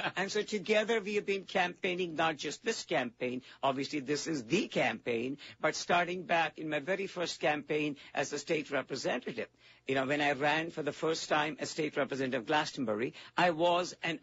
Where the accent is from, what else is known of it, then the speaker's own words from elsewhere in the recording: India; now in United States; I was growing up in India